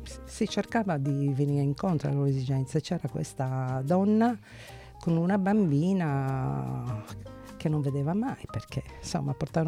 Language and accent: Italian; Ballao, Sardinia, Italy; born there; Io sono nata a Ballao